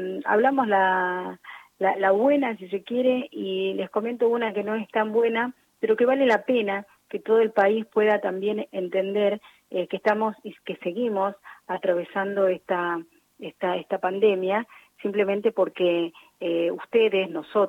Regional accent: Córdoba, Argentina; now in Neuquén, Argentina; Yo soy de cordobesa, no puedo decir los neuquinos, pero vivo acá hace más de 30 años.

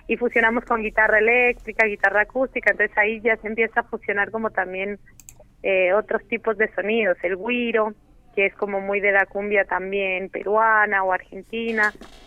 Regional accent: Pasto, Nariño, Colombia; born there; moved away; Yo soy nacida en Colombia, en el sur del sur de Colombia, de una ciudad llamada Pasto. Y bueno, hace también, llegué con la banda prácticamente, hace 5 años, casi 6 que estoy acá en la comarca.

